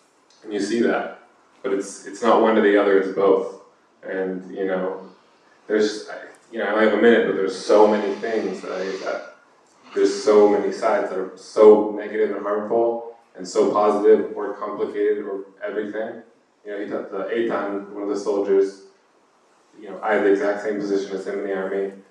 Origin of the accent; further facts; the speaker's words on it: Eugene, Oregon, United States; moved away; also born or lived in Israel; I grew up in Eugene, but I've lived in Israel for the majority of the past 10 years, since about 2013 until last July. I was in the Israeli army for about 3 years.